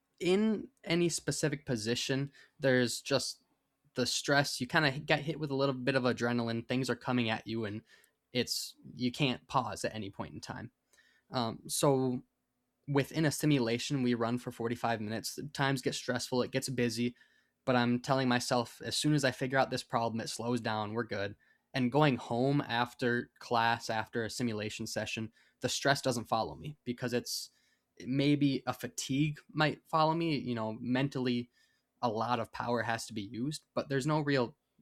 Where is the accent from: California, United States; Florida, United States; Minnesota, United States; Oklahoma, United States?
Minnesota, United States; Faribault; Yeah, so I'm from Faribault, Minnesota, about an hour south of the cities in Minnesota.